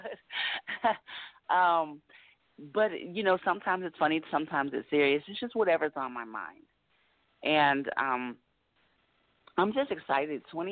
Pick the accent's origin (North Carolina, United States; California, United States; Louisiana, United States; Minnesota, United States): California, United States; Anaheim; I'm originally from Anaheim, California.